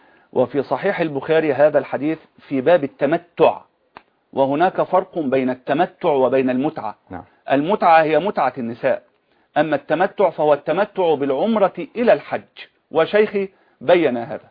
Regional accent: Egypt; يخصني أنا كمصري

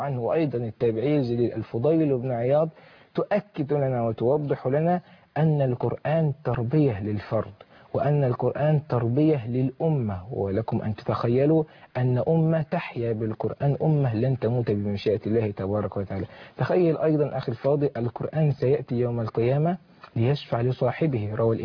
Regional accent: Syria; ما دوري تجاه بلدنا سوريا

